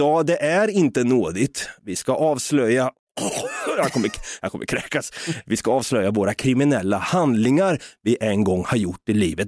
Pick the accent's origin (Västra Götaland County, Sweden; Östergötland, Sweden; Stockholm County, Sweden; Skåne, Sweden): Östergötland, Sweden; Norrköping; Vi är från Norrköping.